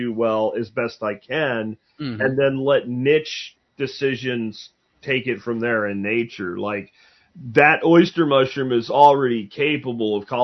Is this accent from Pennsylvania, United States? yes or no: yes; Pennsylvania, United States; Where I grew up in Pennsylvania, we picked mushrooms in spring, summer, and fall.